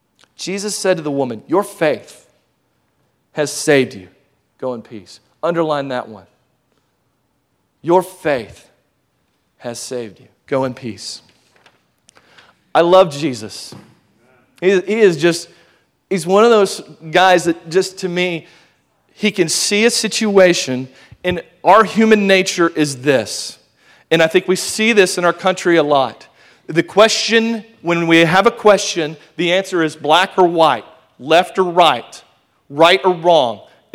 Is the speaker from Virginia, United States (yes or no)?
no; Hutto, Texas, United States; because I'm from Hutto, and Hutto is a small town.